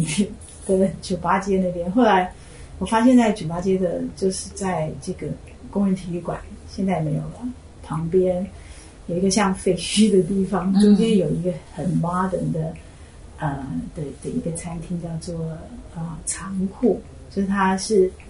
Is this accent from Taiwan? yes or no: yes; Taiwan; 但是我是一个台湾人，所以我是在中国想象里面长大的，但是我从来没有去过中国。